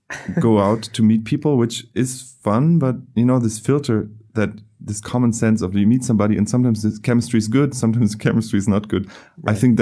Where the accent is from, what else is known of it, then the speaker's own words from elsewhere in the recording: Germany; English is a second language; I come from Germany. Things run in a certain way here.